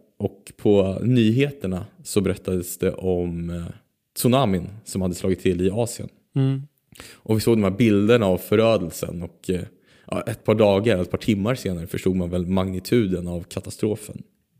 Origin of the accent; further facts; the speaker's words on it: Stockholm, Stockholm County, Sweden; Jag är från Stockholm. Jag vill ha ett fast pris.